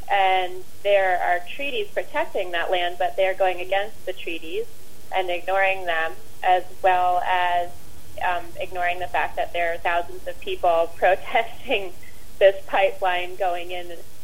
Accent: New York City, New York, United States; now in Old Chatham, United States; I'm actually from New York City, but I live in Old Chatham.

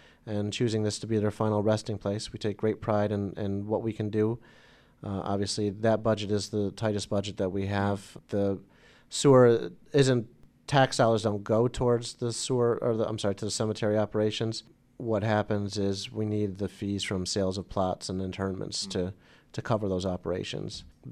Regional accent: Claverack, New York, United States; We moved to Claverick when I was 3 months old. Although I was raised in the Taconic Hills District, I went to school in Hudson because both my parents were teachers in the Hudson City School District.

